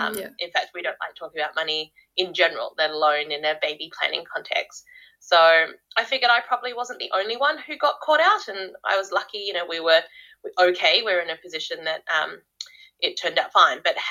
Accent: Sydney, New South Wales, Australia; moved away as an adult; now in New Zealand; So I'm actually an Aussie transplant. I grew up in Sydney. That's where I studied.

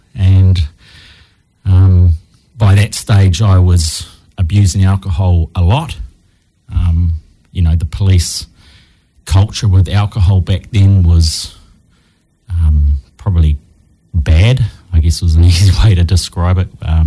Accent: Wellington, New Zealand; I'm from Wellington, actually. I grew up here. I was born in Wellington Hospital and went to school locally. Grew up in Strathmore Park, up on the hill above the airport. Lovely big family home. Mum and dad together.

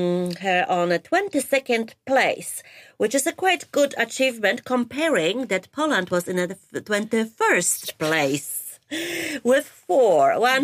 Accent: New Zealand; Growing up in New Zealand, I started snowboarding when I was 8

